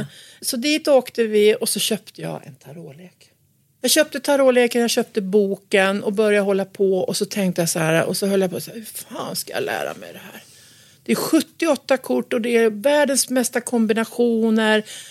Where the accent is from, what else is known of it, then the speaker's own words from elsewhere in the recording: Gävleborg County, Sweden; När jag växte upp så växte jag upp på en gård ute uppe i Gästrikland.